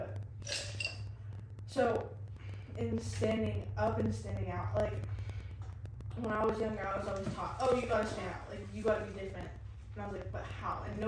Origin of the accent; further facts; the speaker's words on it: California, United States; But again, like, I come from California